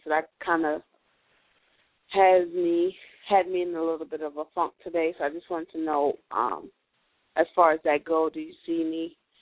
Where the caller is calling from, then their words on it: South Carolina, United States; I'm calling from South Carolina.